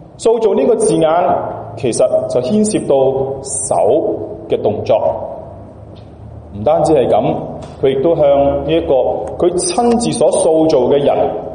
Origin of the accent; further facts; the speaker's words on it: China; 而系我哋中国人传统